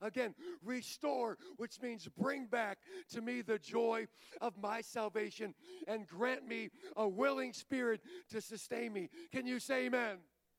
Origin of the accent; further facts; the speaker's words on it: Baltimore, Maryland, United States; I'm from Baltimore. Never had a dad.